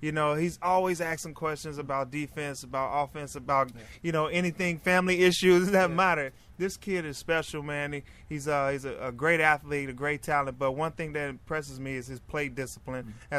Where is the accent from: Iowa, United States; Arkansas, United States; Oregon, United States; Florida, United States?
Arkansas, United States; Pineville; like I said, I grew up in Pineville, Arkansas. I was a football player, and I didn't know much about the game of baseball.